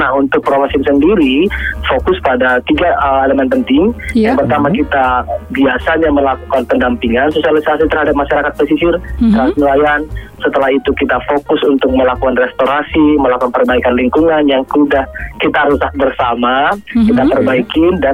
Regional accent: North Sumatra, Indonesia; saya lahir dan besar di Danau Toba.

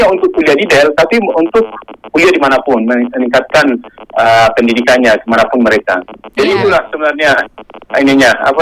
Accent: Siborongborong, North Sumatra, Indonesia; saya kan banyak juga kampung saya memang di Seborong-Borong ya, gitu ya. Jadi 3 km.

